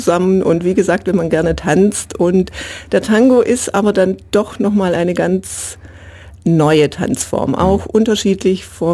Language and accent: German; Rißtissen, Baden-Württemberg, Germany; Ich komme hier etwas westlich, 30 Kilometer aus Ristissen. Kleinen Dorf Ristissen.